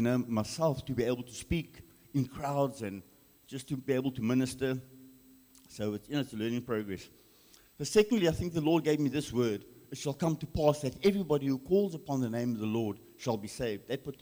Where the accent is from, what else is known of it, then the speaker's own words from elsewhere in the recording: Cape Town, Western Cape, South Africa; I grew up in Frederick in Cape Town with my mom and dad and two sisters.